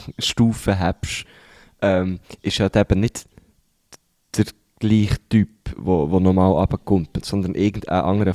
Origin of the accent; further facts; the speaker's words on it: Switzerland; Überall gibt es Unwetter, auch bei uns in der Schweiz.